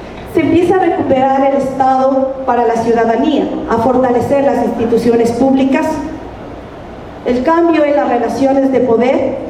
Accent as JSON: {"language": "Spanish", "country": "Ecuador", "said": "yo vengo de Ecuador, un país con más de 16 millones de habitantes, con cuatro regiones: Sierra, Costa, Amazonía y la región insular, Galápagos."}